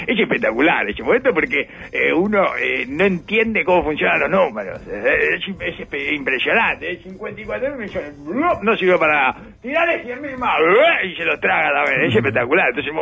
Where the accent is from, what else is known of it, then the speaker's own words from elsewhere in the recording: Canelones, Uruguay; born there; yo me como las heces porque nací en Canelones.